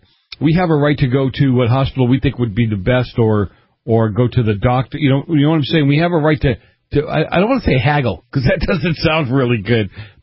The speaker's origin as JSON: {"language": "English", "town": "Boston", "region": "Massachusetts", "country": "United States", "tie": "born or raised there", "said": "I grew up in Boston. I grew up in a little community in Boston, and we did help each other out."}